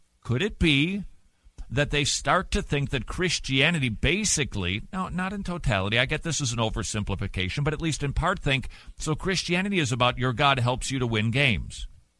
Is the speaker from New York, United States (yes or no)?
no; Atlanta, Georgia, United States; was interested, of course, to tune into what used to be my hometown team because I don't get enough disappointment with the Atlanta Falcons.